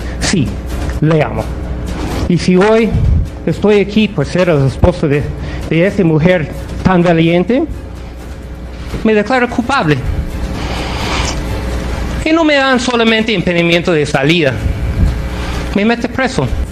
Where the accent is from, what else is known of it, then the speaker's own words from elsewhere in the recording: United States; Spanish is a second language; now in Peru; Soy solo un gringo que trajo su capital para invertir en Perú.